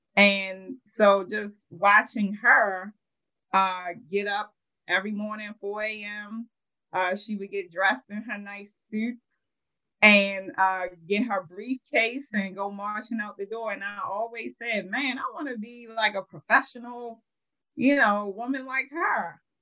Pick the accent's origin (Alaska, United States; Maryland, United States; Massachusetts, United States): Maryland, United States; Baltimore; So, again, I love my city, you know, the Baltimore, born and raised in the Park Heights community, which, you know, when you hear in the media about the challenges that go on in Baltimore, that neighborhood absolutely is part of the challenge.